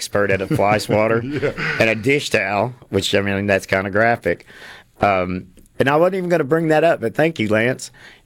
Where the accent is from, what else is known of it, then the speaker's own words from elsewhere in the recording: Branson, Missouri, United States; when I go to Missouri, you know, and growing up in Ozark Mountains in Branson, there's even a few sunflower farms there